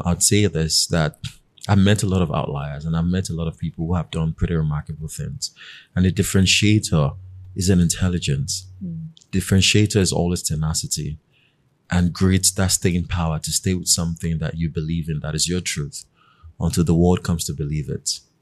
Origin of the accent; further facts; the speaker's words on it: Ikorodu, Lagos, Nigeria; So I grew up in Ikorodu, and I was born in Lagos, in K2.